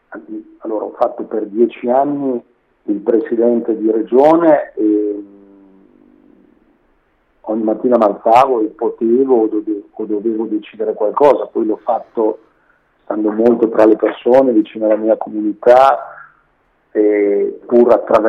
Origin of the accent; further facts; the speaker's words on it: Emilia-Romagna, Italy; io mi sento certamente italiano, ma visceralmente emiliano romagnolo.